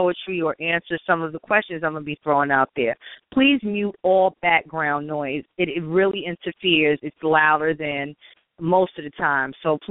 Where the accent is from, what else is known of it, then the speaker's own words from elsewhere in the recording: New York City, New York, United States; born there; I do represent the Bronx, the Boogie Down, all day, every day, even though I was born in Harlem, New York City, in the building.